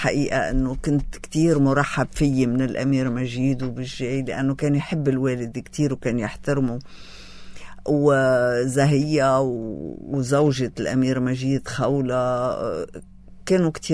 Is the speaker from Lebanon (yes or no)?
yes; Choueifat, Mount Lebanon, Lebanon; أنا بنت ضيعة وأنا بدي أتعاطى مع أهالي ضيعتي بهالطريقة، فصرت روح على كل المناسبات الأهلية والشعبية والاجتماعية، روح عليها بالشويفات،